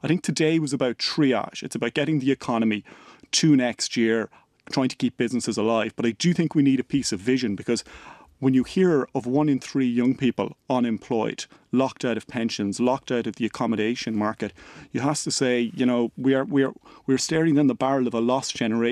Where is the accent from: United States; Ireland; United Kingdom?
Ireland; Enniscorthy, Leinster; I come from Enniscorthy down in Wexford, and even before the crisis, it had an unemployment rate of 33%, which is one of the unemployment black spots in the country.